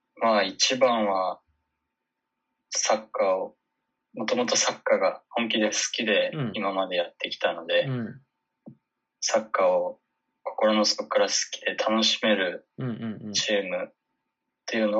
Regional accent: Fukui, Japan; 地元は福井県です。

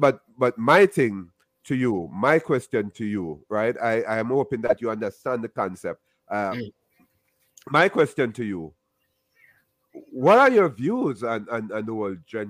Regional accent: Jamaica; I'm from Jamaica, as you have said.

